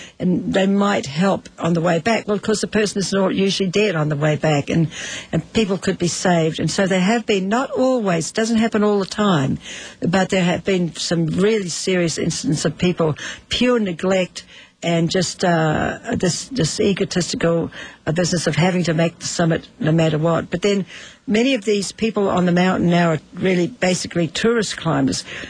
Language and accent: English; New Zealand; Well, I come from New Zealand